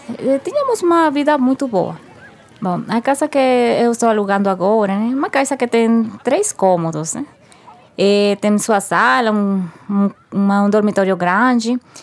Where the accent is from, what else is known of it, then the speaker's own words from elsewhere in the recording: Venezuela; Portuguese is a second language; moved away as an adult; now in São Paulo, Brazil; Eu venho da Venezuela, tenho 35 anos. Estou aqui no Brasil já faz 18 meses. E morei na Pacaraima desde agora aqui em São Paulo, uns 8 ou 9 meses já.